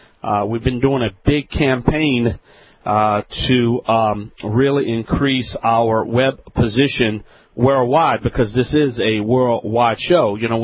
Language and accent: English; Louisiana, United States; That's right, I am